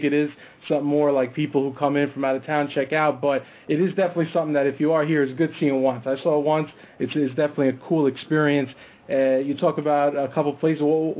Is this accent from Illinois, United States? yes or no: no; New York City, New York, United States; You know, Big Apple, New York City, my hometown.